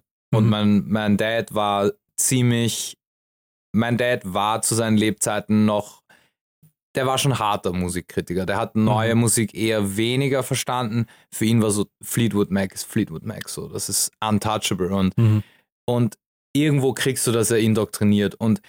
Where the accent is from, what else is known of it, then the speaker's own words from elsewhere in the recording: Baden, Lower Austria, Austria; now in Vienna, Austria; ich lebe dieses Landleben, ich liebe es. Also ich komme aus Baden, Kleinstadt.